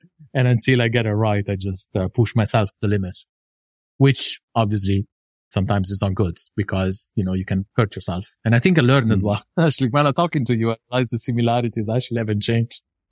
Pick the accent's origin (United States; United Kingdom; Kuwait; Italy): Italy; I was raised in Italy, from low-income family.